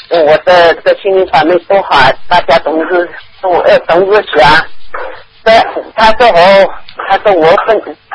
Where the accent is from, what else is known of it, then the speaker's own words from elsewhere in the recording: Shaoxing, Zhejiang, China; 师傅，我打通了，我是绍兴的，中国绍兴的。